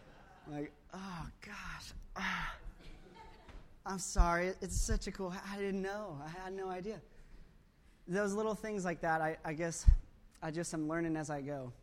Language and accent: English; United States; You know, I grew up in America, and it's kind of sad to think I didn't even know that sort of thing.